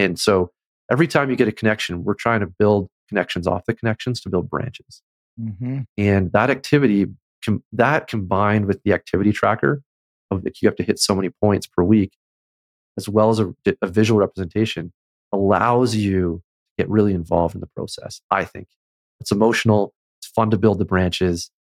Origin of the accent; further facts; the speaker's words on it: Canada; That's my Canadian upbringing. Normally people can't tell my accent, but I just gave myself away.